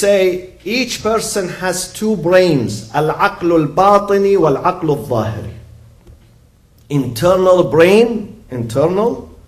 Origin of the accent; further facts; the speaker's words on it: Iraq; I'm from Iraq originally.